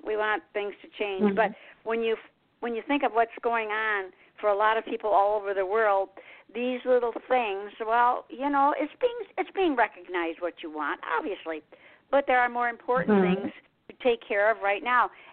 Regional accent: Detroit, Michigan, United States; Usually it's the oldies, because I'm from Motown. Mm-hmm. I'm from Detroit

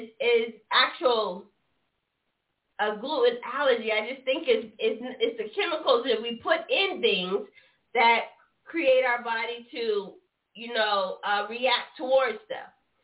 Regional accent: Charleston, South Carolina, United States; Charleston, South Carolina.

